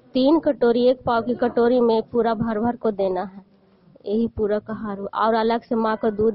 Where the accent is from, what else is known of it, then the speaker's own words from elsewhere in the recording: Kadilpur, Bihar, India; मैं कादिलपुर के रहने वाली हूँ, पंचायत नारायणपुर है, प्रखंड कंगरचरा, जिला नालंदा के रहने वाली हूँ।